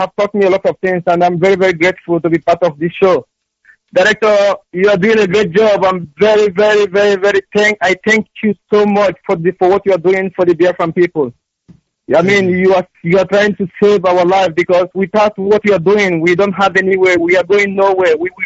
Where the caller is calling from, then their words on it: Oslo, Norway; I'm calling from Norway. … I'm the Oslo coordinator, Zinal Oslo coordinator.